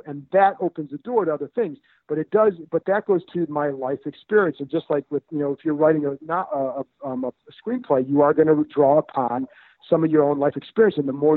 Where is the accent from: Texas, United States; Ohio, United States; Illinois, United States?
Ohio, United States; Cleveland; Major League is a favorite of mine because I grew up in Cleveland.